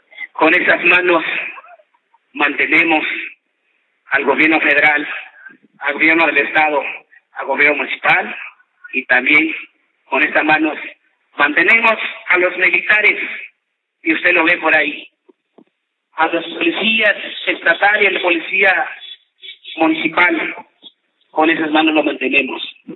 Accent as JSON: {"language": "Spanish", "country": "Mexico", "said": "nosotros, como mexicanos"}